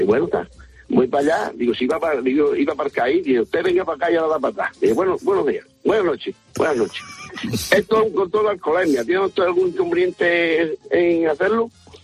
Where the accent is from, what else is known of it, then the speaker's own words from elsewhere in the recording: Extremadura, Spain; Yo soy de Miada, un pueblo de aquí, de Cáceres